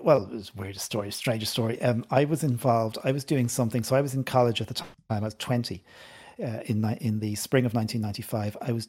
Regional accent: Kildare, Leinster, Ireland; I was born in 1974, Toby, the year that … won for Sweden. So you've got my age there. In rural Ireland, in a place called Kildare, near Dublin, about an hour from Dublin on the east coast of Ireland, we were living about 6 miles from the nearest town.

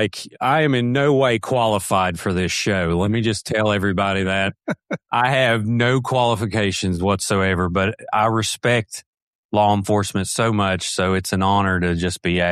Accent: Ashland, Kentucky, United States; born there; So basically, I was born in Ashland, Kentucky, which is still Appalachia. It's eastern Kentucky in Boyd County.

